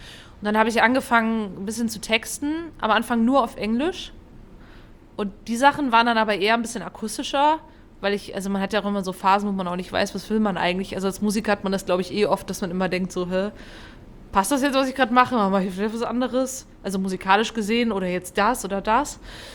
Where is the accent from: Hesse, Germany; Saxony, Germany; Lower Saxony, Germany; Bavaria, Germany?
Hesse, Germany; Fulda; ich komme ja aus Fulda.